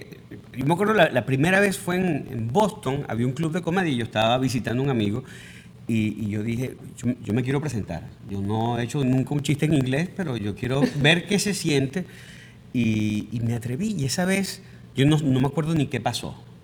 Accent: Venezuela; moved away; soy un venezolano que está llegando acá, soy un latino, cuáles son mis impresiones, cómo me empiezo a entender con la ciudad.

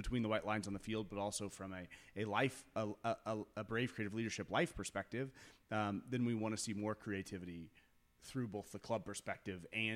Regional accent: Brazil; growing up in Brazil

